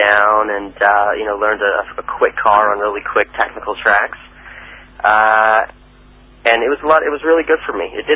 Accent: United States; racing in Europe, especially as an American, is a really tough deal.

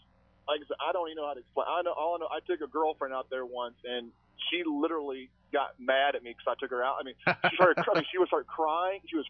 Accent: Arkansas, United States; I'm from Arkansas originally, and there is one in Arkansas

